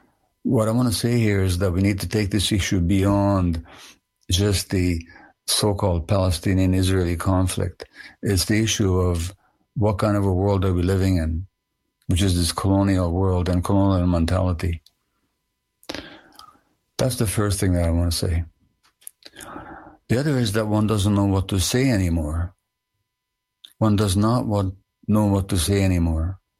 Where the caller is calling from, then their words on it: Canada; I'm speaking from Canada.